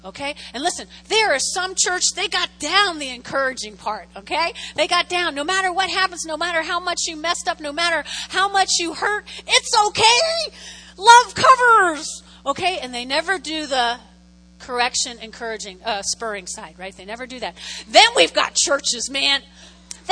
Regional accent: New Jersey, United States; I'm from North Jersey, right?

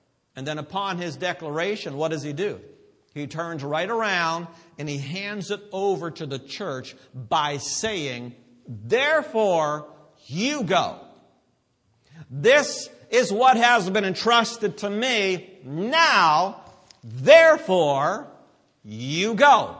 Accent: Pennsylvania, United States; accent: Pennsylvania; You know, it was drawing, that's my wonderful Pennsylvania accent.

